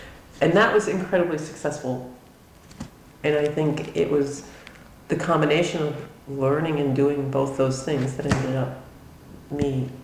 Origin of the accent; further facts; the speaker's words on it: New York City, New York, United States; I did pretty much stay away from the South, and I was from New York City, so I was kind of a snob